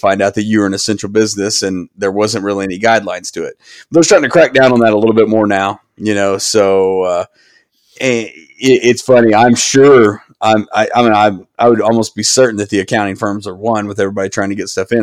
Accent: Tulsa, Oklahoma, United States; I'm from Tulsa. I live in Tulsa

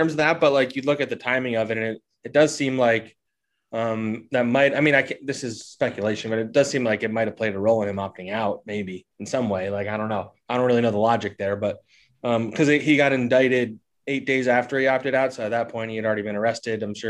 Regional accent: New Jersey, United States; Yeah, I grew up in South Jersey.

